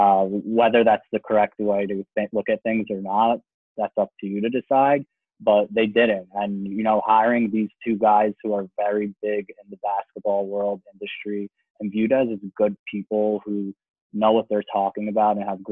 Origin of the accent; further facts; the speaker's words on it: New York, United States; Being a New Yorker, we're not as patient. We're very fast-paced, you know, mentality and brain.